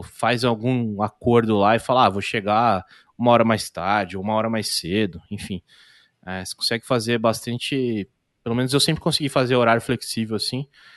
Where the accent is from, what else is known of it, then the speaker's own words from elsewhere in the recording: Indaiatuba, São Paulo, Brazil; eu nasci em São Paulo. Aí eu vim pra cá, pra Indaiatuba, com uns 10 anos de idade, e com 18 eu voltei pra lá